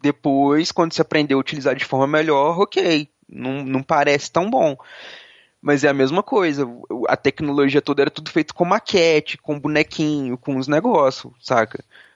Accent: Curitiba, Paraná, Brazil; born there; moved away; eu nasci em Curitiba, amo o friozinho, porém vim pro calor da savana africana.

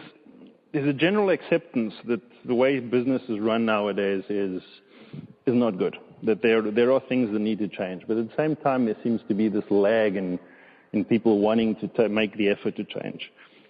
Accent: South Africa; born there; because I was born in South Africa.

